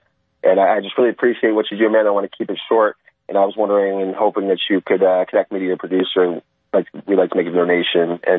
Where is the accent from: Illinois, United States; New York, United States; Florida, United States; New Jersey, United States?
Florida, United States; We're from Florida.